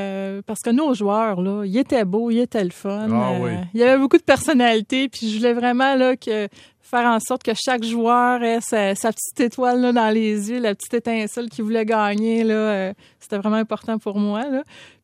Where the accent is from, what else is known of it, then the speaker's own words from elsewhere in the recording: Quebec, Canada; now in Montreal, Canada; Je viens de l'Estrie, mais en 99, okay. Je suis arrivée à Montréal pour le travail